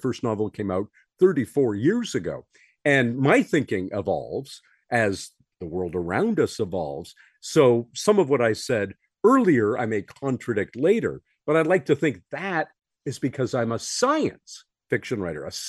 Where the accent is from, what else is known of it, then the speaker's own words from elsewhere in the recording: Ottawa, Ontario, Canada; born there; I happen to be a Canadian by birth. I was born in Ottawa, but I'm also an American because my mother was an American temporarily in Canada